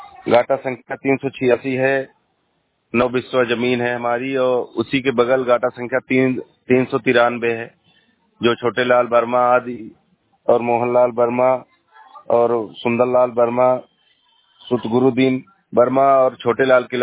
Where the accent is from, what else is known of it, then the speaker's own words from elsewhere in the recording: Saraj Jagat Singh, Uttar Pradesh, India; मैं सराज जगत सिंह का निवासी हूँ। लालगंज अजारा तहसील है हमारी, जिला प्रतापगढ़ है, उत्तर प्रदेश है।